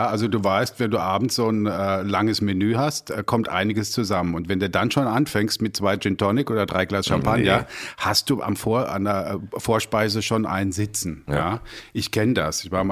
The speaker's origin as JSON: {"language": "German", "town": "Landau", "region": "Rhineland-Palatinate", "country": "Germany", "tie": "born or raised there", "moved": "yes", "lives_now": "Berlin, Germany", "said": "Gebürtig bin ich aus der Pfalz, aus Landau und da auch in einer Weinbaufamilie väterlichenseits aufgewachsen."}